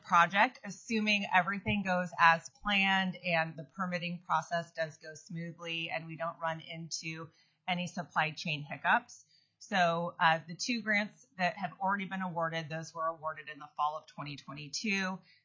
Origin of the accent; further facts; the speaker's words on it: Anchorage, Alaska, United States; I'm a lifelong Alaskan, born and raised in Anchorage.